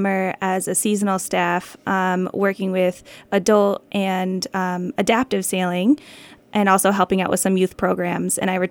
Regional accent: Old Lyme, Connecticut, United States; Yeah, I grew up in Old Lyme, Connecticut, and went to school in Connecticut

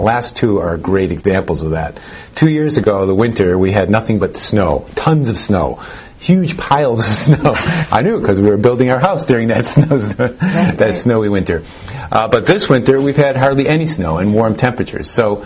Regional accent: Connecticut, United States; So I grew up in Connecticut, and I grew up in the shadow of my Italian grandparents' farm.

